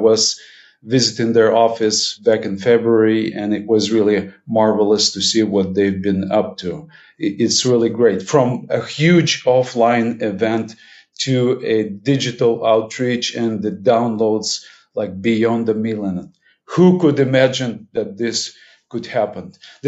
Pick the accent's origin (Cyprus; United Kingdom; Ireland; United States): Cyprus; English is a second language; Hello everybody … I come from Cyprus, so I can share my presentation with you today.